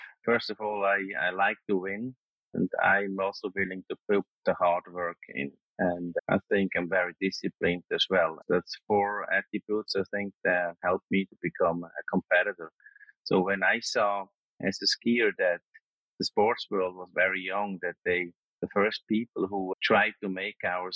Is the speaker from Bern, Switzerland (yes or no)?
no; Zurich, Switzerland; I'm originally from Switzerland. And I was born 1967 in Zurich